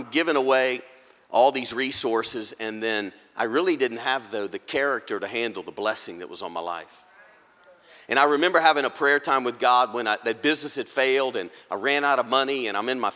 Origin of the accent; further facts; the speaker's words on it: Louisiana, United States; Well, I'm born and raised in South Louisiana, and, you know, Louisiana's known for a lot of colorful things.